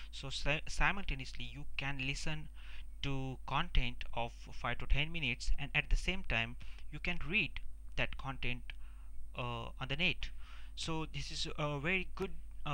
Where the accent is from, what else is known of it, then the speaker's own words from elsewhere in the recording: India; English is a second language; Because most I found that as I'm Indian, I lack in communication. We don't get much opportunity to talk to people in English.